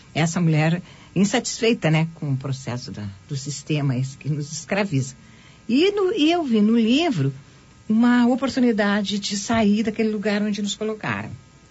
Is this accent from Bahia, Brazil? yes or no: no; Bagé, Rio Grande do Sul, Brazil; Sim, sou de Bagé.